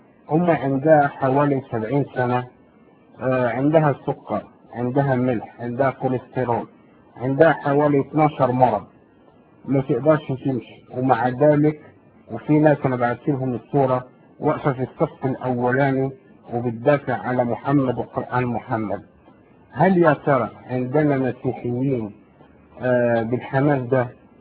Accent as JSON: {"language": "Arabic", "country": "Morocco", "said": "صحيح انا مغربي"}